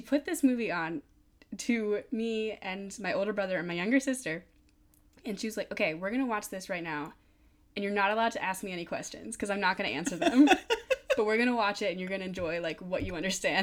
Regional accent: Maine, United States; And I am from Maine, and it was going to be in Maine last November.

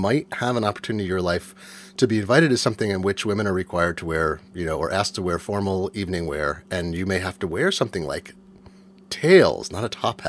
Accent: United States; As an American, I thought I knew what formal wear was.

